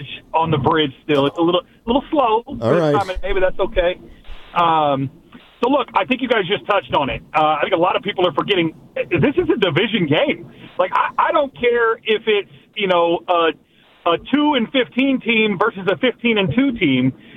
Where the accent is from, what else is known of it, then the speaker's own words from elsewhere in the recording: Oakland, California, United States; I'm born and raised in Oakland. I grew up a Raider fan.